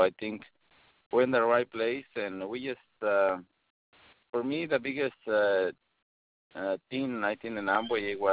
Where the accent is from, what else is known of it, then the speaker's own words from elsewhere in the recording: Mexico; moved away; I came from Mexico in 97, and I started working as an electrician for a couple of different companies.